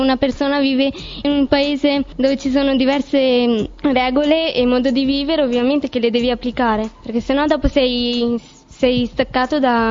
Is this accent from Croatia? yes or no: no; Pakistan; now in Suzzara, Italy; Dal Pakistan.